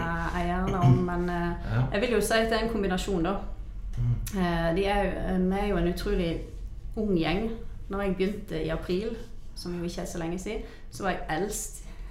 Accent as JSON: {"language": "Norwegian", "town": "Varhaug", "region": "Rogaland", "country": "Norway", "said": "Jeg kommer jo fra Varhaug på Jæren da. Så jeg flyttet opp her i 2003."}